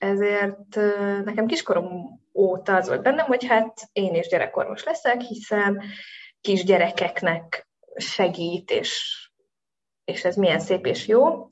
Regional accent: Solymár, Pest, Hungary; Én Solymáron nőttem föl egy 5 gyermekes katolikus családban.

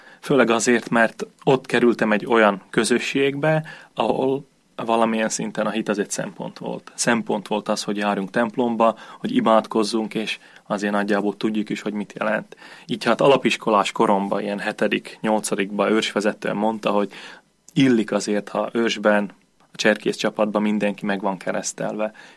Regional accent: Nové Zámky, Nitra Region, Slovakia; Érsekújvárból származom, 1987-ben születtem

